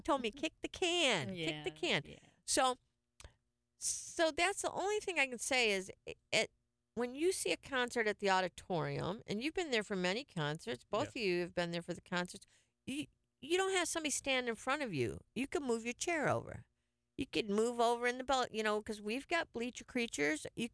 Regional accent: Detroit, Michigan, United States; I'm from Detroit. We had Joe Louis Arena, Cobo Hall.

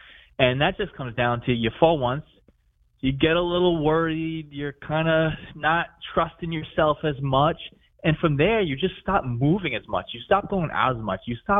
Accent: Massachusetts, United States; I grew up in Massachusetts, pretty much been here my whole life.

